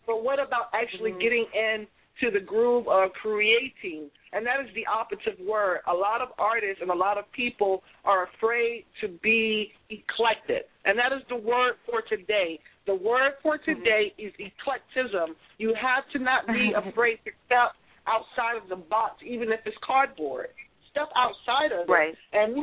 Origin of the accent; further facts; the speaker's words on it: Boston, Massachusetts, United States; And I'm from Boston. People be like, are there any black people in Boston?